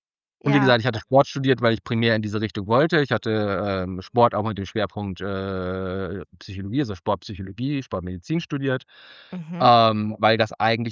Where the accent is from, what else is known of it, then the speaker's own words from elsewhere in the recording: Northern Germany, Germany; Also ich komme aus dem Norden, also ich komme so aus dem Bremer-Hamburger Raum. Ich komme aus dem Norden